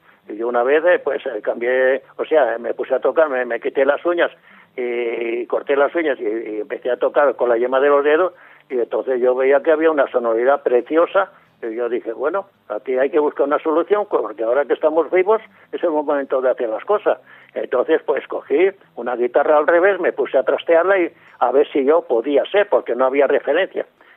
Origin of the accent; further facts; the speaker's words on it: Cádiz, Andalusia, Spain; Cádiz, que es mi tierra, porque yo soy de Cádiz.